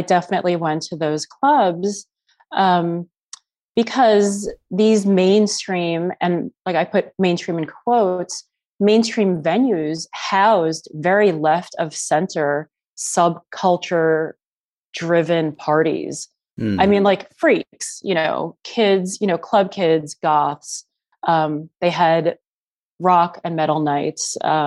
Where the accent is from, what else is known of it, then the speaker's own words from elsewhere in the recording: Manhattan, New York, United States; Yeah, so I definitely was, I feel as if I was kind of lucky, because when I was coming of age as a teenager, I was still, I saw kind of the grittiness of New York, which was still pretty prevalent in the early 90s.